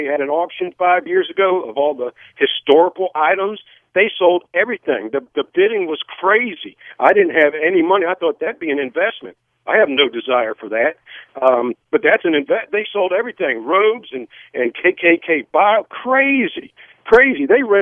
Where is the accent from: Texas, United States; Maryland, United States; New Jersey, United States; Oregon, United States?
New Jersey, United States; South Plainfield; I grew up in South Plainfield. So I moved down here